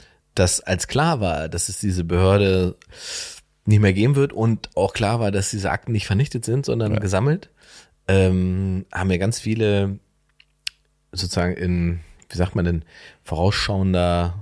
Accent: eastern Germany, Germany; wenn ich als Ossi nach Solingen komme und zu den Leuten sage, ich komme aus dem Osten

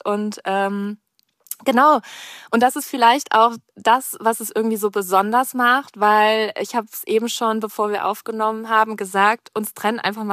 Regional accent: Cologne, North Rhine-Westphalia, Germany; hier bei mir in Köln, in meiner Heimat, getroffen

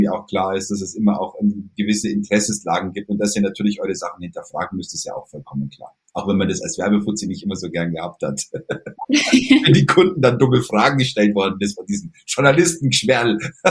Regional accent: Kaufbeuren, Bavaria, Germany; Bei uns in Kaufbeuren gab es einen lokalen Radiosender

